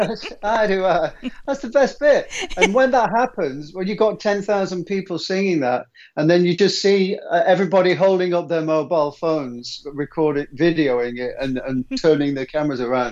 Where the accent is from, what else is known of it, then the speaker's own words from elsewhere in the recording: Wigan, North West England, United Kingdom; I'm from Wigan.